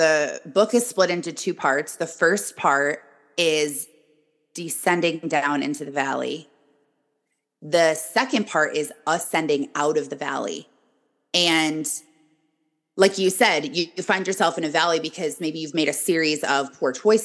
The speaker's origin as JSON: {"language": "English", "region": "Michigan", "country": "United States", "tie": "born or raised there", "said": "No, I am born and raised in Michigan, so I am way up north from you"}